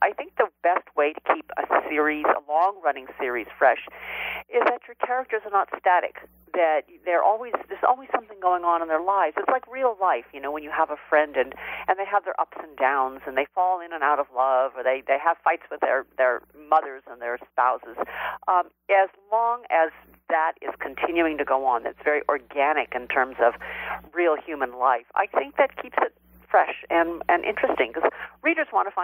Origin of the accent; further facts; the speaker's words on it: San Diego, California, United States; I'm from San Diego, so I was familiar with the Scripps Research Institute, which is in La Jolla.